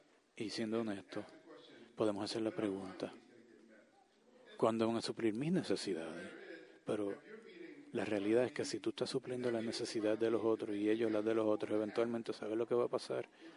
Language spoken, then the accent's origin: Spanish; New Orleans, Louisiana, United States; yo soy de Nueva Orleans. Todas las universidades a las que yo solicité eran fuera de Luisiana.